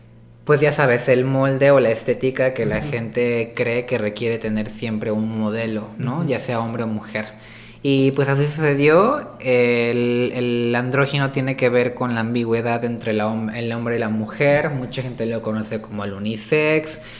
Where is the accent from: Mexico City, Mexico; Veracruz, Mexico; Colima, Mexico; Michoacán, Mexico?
Veracruz, Mexico; Xalapa; born there; now in Coatepec, Mexico; Tengo 28 años, creo que ya lo dije, y pues nada, nací aquí en Jalapa, vivo en Coatepec